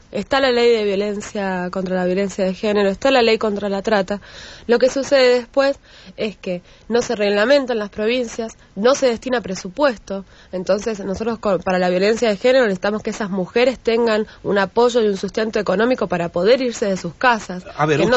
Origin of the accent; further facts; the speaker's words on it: Mendoza, Argentina; yo vengo de Mendoza y siempre nos dicen, las provincias más conservadoras de la Argentina